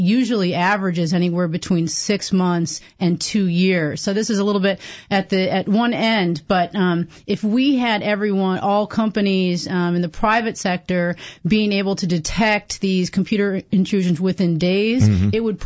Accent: Wisconsin, United States; born and raised in Wisconsin

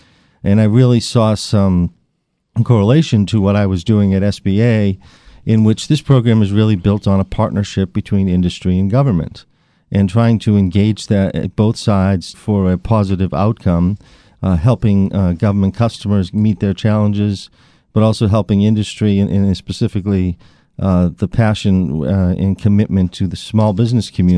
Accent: Boston, Massachusetts, United States; accent: Boston; So started my federal career back in Boston, Massachusetts. And I'm sure that the listeners will hear my Boston accent as we spend this hour together.

